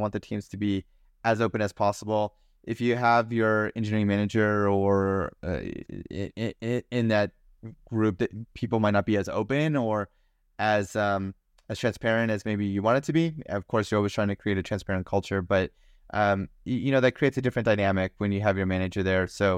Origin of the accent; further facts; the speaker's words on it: United States; now in Germany; I'm an American, and I only hold American citizenship. I only speak English. And coming into Germany, you know, that's a different environment.